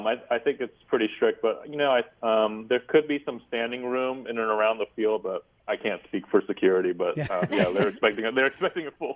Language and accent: English; San Jose, California, United States; I was born and raised in in San Jose, which is 2 hours away, and obviously they have an MLS club down there.